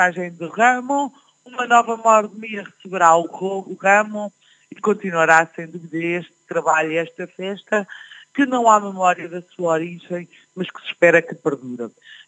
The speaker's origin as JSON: {"language": "Portuguese", "country": "Portugal", "said": "E, como portuguesa, independentemente da cor política, não é um regozijo."}